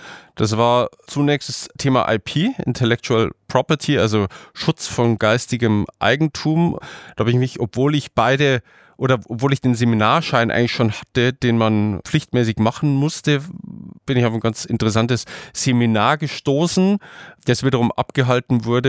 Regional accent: Passau, Bavaria, Germany; now in Munich, Germany; Nee, ich komme ursprünglich aus Passau.

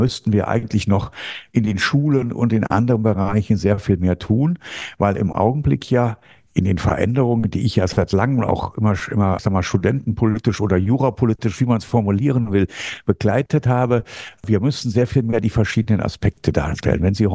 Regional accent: Dormagen, North Rhine-Westphalia, Germany; Ich bin in Dormagen aufgewachsen.

